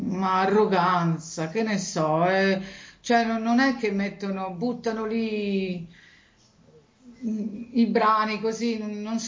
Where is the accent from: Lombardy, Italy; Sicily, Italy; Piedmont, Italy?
Lombardy, Italy; born there; nella terra mia dove sono nata, nel Mantovano